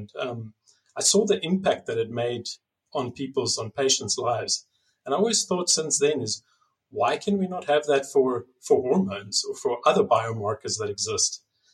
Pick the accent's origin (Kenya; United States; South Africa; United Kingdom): South Africa; moved away as an adult; now in Switzerland; I moved over from South Africa. I'm originally South African. I moved over to Switzerland about 6 years ago now